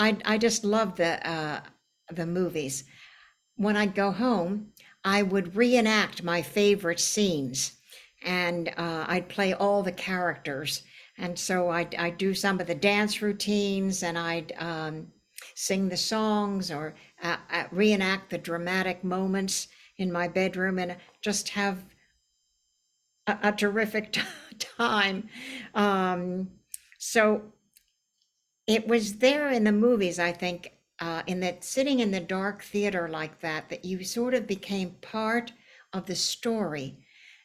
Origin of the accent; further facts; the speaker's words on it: Pittsburgh, Pennsylvania, United States; Well, I grew up in the South Hills area of outside of Pittsburgh.